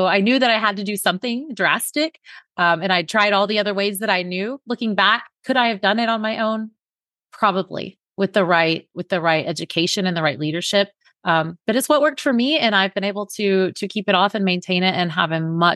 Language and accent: English; Oklahoma, United States; born there; I was born in Oklahoma in the Bible Belt, where we eat a lot of Southern cooking and a lot of fried food